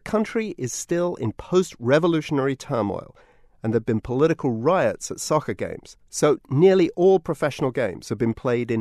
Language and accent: English; United Kingdom; I'm a Brit.